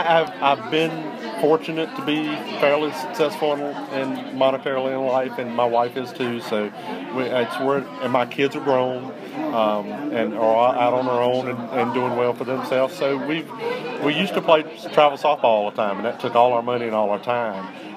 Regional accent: the South, United States; and I'm from the South. I was like, you are so deep in my childhood right now.

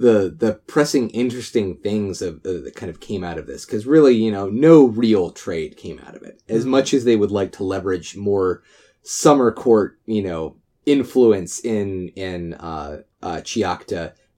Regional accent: Virginia, United States; And I took them to my hometown, which is in Piedmont, Virginia, which isn't even the super mountainous area like the Appalachians.

